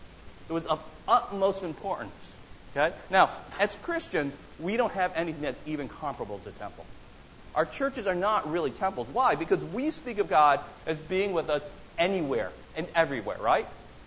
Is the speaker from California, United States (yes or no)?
no; New York, United States; And I grew up in Western New York. And if you've ever been to Western New York during the winter, that means a lot of snow.